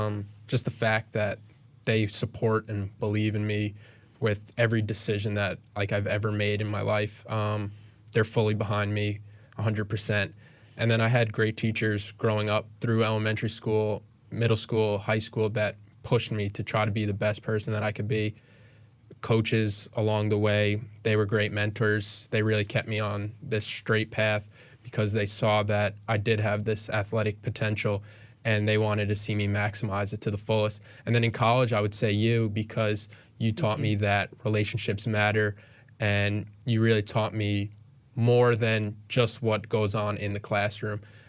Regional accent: New York, United States; So I'm from New York. That's where my passion for sports come from.

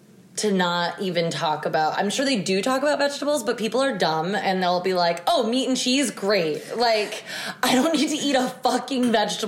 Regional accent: New England, United States; I'm from New England.

